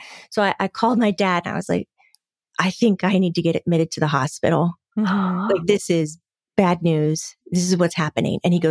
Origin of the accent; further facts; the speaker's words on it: Florida, United States; I grew up in Central Florida.